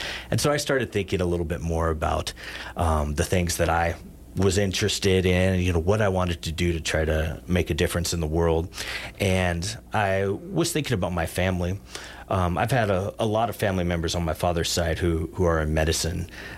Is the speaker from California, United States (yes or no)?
no; Big Horn, Wyoming, United States; So I grew up in Bighorn.